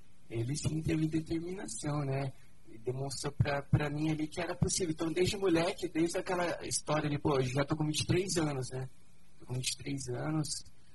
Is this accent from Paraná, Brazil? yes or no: yes; Almirante Tamandaré, Paraná, Brazil; A história se iniciou em 1999, né? Lá em Almirante Tamandaré